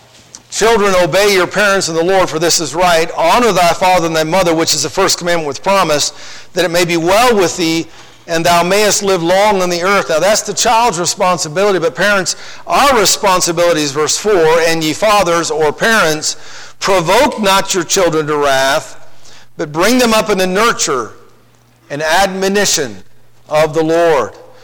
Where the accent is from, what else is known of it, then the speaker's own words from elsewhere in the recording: Idaho, United States; I'm from Idaho. We don't believe in sweet potatoes. Real potatoes.